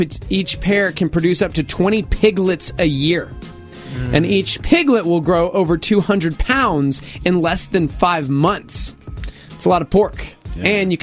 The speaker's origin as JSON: {"language": "English", "region": "Texas", "country": "United States", "said": "I am a Texan."}